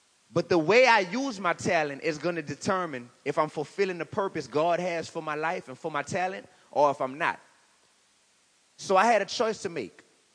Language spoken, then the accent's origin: English; New Orleans, Louisiana, United States; I'm a hip-hop artist. I'm from New Orleans, Louisiana. 504 in the building, definitely.